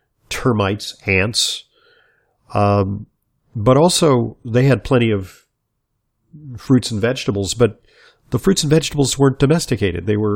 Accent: Los Angeles, California, United States; I grew up in Los Angeles, which is a pretty hot place, at a time where our home did not have an air conditioner.

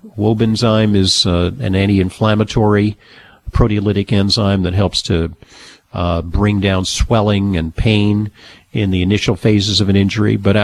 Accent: New York City, New York, United States; let's take a call now from Amelia, who's in my hometown. She's in New York City.

